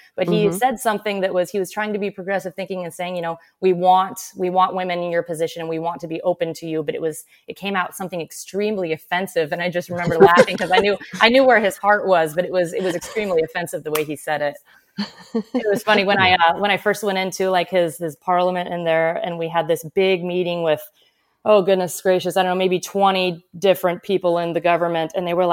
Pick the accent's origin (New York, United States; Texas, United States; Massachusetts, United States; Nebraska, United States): Nebraska, United States; Omaha; moved away as an adult; now in St. Petersburg, United States; Like you said, I grew up in Omaha, Nebraska. I got 3 culinary degrees from the Culinary Institute there